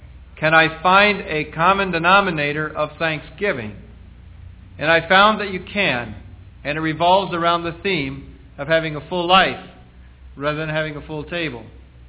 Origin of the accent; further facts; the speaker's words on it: United States; That I, as an American, that sit down to thank God for the blessings that I have in my freedom